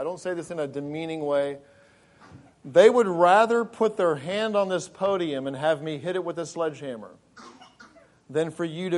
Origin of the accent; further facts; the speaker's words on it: England, United Kingdom; So when I grew up in England, I grew up on a farm, Chilling Place Farm, and we had lots of cows and cattle, and we had a bull called Pegasus.